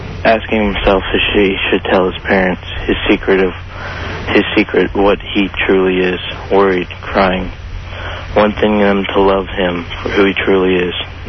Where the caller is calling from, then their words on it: Houston, Texas, United States